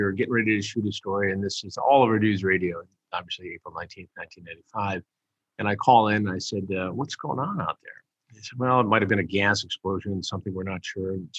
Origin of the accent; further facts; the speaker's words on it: Detroit, Michigan, United States; Now, I grew up in Detroit, right?